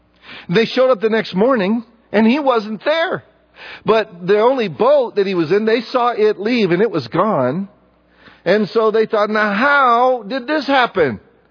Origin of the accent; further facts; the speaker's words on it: United States; I know. We're American. We have the hardest time grasping that.